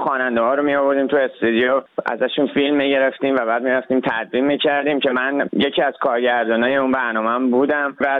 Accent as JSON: {"language": "Persian", "country": "Iran", "tie": "born or raised there", "said": "من چون 18 روزه تو ایران زندگی کردم، بزرگ شدم"}